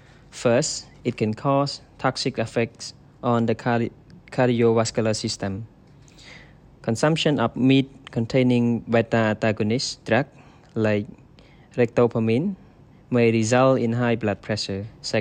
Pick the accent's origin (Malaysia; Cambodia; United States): Cambodia; English is a second language; We are from Cambodia, and we are currently studying at Royal University of Agriculture, Faculty of Veterinary Medicine.